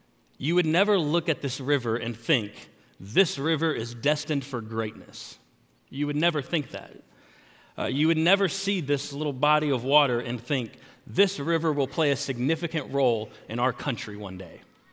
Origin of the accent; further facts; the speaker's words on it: Texas, United States; but I'm from Texas, and when it rains a lot, we have creeks that are, or cricks, if that's what you want to call it, that are that full.